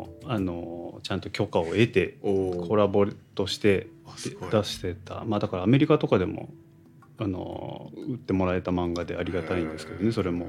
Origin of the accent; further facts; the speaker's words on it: Gifu, Japan; 僕岐阜出身なんですけど